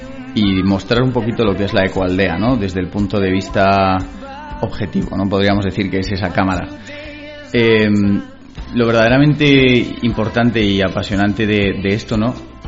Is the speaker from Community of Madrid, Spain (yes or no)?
yes; Madrid, Community of Madrid, Spain; tengo 20 años, vengo de Madrid